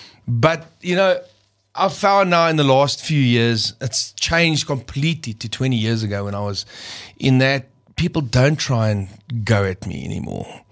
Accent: South Africa; I'm a South African singer, completely, and in my body and everything about me is South African.

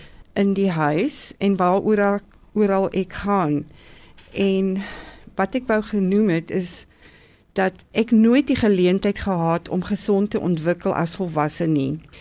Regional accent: Lüderitz, ǁKaras, Namibia; moved away; also born or lived in Keetmanshoop; Ek is gebore in Namibië, in Lüderitz. Ek het die Duitse skool bygewoon en ek was in Westdene in Ketmansoop.

